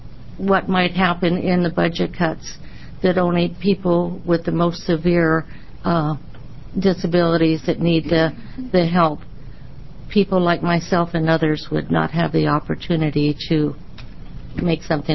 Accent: Medford, Oregon, United States; I'm from Medford, Oregon.

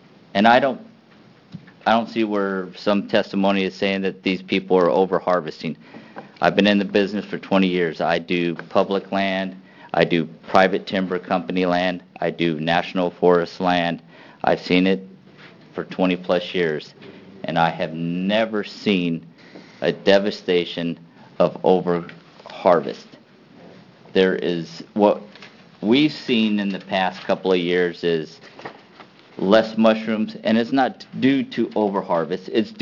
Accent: Washington, United States; I'm from Washington.

